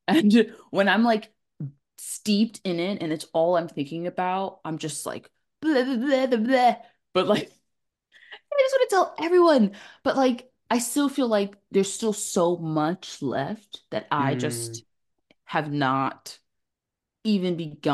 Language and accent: English; Philadelphia, Pennsylvania, United States; Oh, and I'm from Philly, and that's a huge part of my identity, and everyone needs to know that Philly is the greatest city on earth.